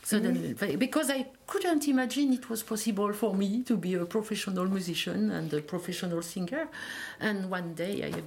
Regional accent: Pays de la Loire, France; also born or lived in Brittany; I am from Brittany, from Morbihan. My father was from Morbihan, and all the family was in Morbihan, but I have spent a lot of part of my childhood in Loire-Atlantique. I should say my childhood till the age of 30, but it's always a long childhood.

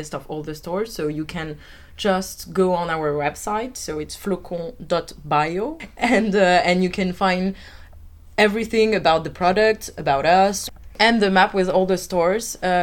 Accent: Paris, Île-de-France, France; No, we're from Paris initially.

